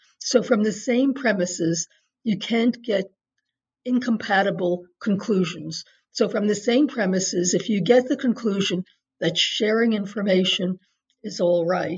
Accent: United States; I'm American, so I'm only really fluent in English.

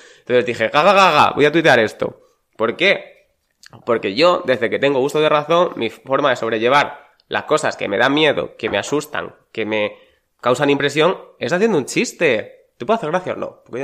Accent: Extremadura, Spain; yo soy de Extremadura

